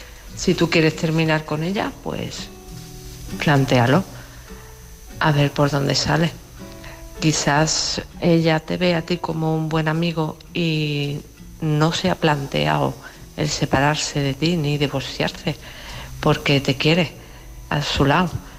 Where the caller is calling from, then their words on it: Malaga, Andalusia, Spain; de Málaga.